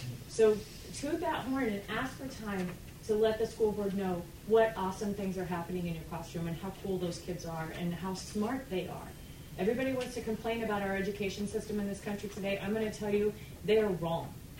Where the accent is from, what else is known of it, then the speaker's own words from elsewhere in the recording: Rockport, United States; I'm from Rockport. I've lived in Maryville my whole life.